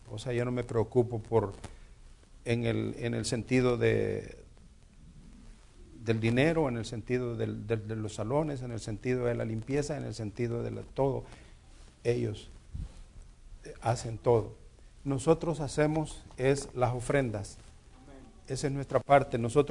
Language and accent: Spanish; El Salvador; born there; yo soy boliviano. Soy camba porque los cambas nacen donde quieren y yo nací en El Salvador.